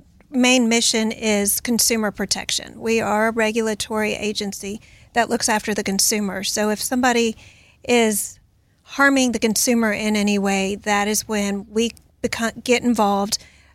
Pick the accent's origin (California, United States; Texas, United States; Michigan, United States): Texas, United States; And since I'm from Texas and since I'm in real estate, I started with real estate contracts.